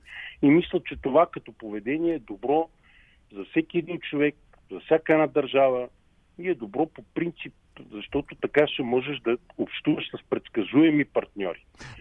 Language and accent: Bulgarian; Pleven, Pleven Province, Bulgaria; Аз като българин, даже ти заявих и ти казах следното. Израснал съм в град Плевен.